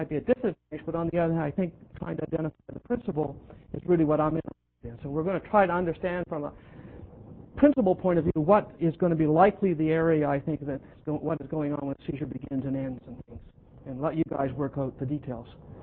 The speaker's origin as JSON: {"language": "English", "region": "Nova Scotia", "country": "Canada", "said": "I have a long-time connection to Toronto. I'm from Nova Scotia"}